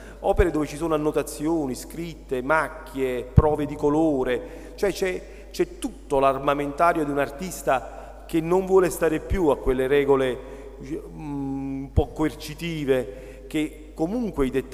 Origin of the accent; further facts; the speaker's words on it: Campania, Italy; io vengo dal Territorio Indeterminato, ci sono nato e ci vivo, perché cosa c'è di più indeterminato che quella fascia di territorio che c'è tra Caserta e Napoli